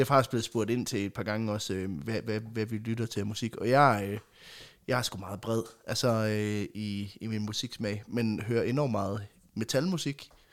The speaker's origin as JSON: {"language": "Danish", "region": "West Jutland", "country": "Denmark", "said": "der er noget vestjysk, det er sådan den type, der bor derude, hvor jeg kommer fra"}